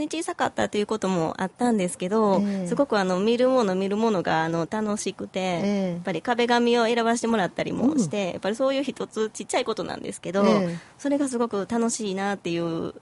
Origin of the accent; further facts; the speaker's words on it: Kameoka, Kyoto, Japan; 私生まれも育ちも亀岡なんですけど